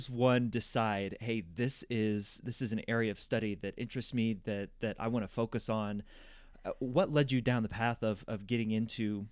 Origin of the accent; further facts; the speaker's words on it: Midwest, United States; born there; I'm a Midwesterner by birth, so I know what you're saying there.